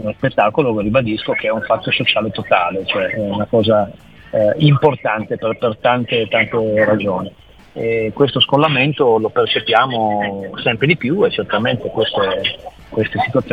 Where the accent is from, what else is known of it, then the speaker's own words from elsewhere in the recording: Turin, Piedmont, Italy; una città come la mia città, che è Torino